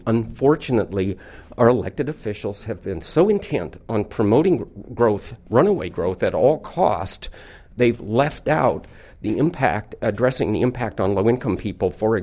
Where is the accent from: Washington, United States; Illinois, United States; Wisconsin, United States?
Washington, United States; Seattle; I love Seattle. I probably have taken it for granted in some respects because I've lived here all my life in the area.